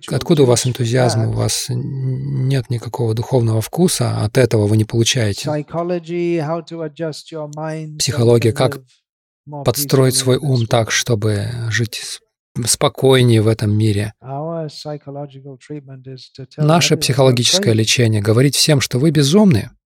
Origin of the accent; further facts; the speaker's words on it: United Kingdom; Я рос в Британии.